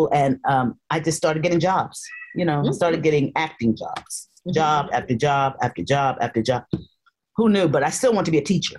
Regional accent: Harlem, New York, United States; So when I got to Harlem, I'm from Harlem, but I'm not of it.

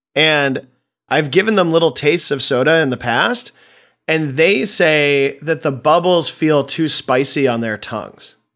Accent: Chicago, Illinois, United States; I grew up in Chicago, but there was we spent a lot of time in Michigan as well

